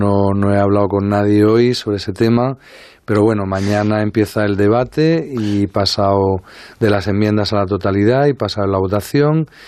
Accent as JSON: {"language": "Spanish", "region": "Andalusia", "country": "Spain", "said": "Es que soy andaluz."}